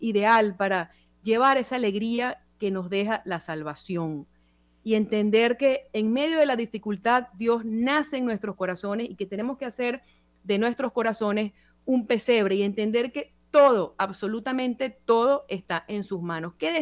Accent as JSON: {"language": "Spanish", "country": "Venezuela", "said": "desde aquí, desde esta esquina, como venezolana, he aprendido muchísimo."}